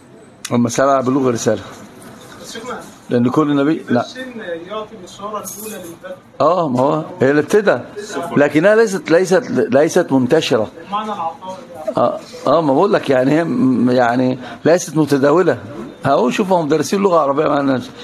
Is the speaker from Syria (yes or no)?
no; Egypt; انا عندنا في مصر اقول لك واجبه ببلاش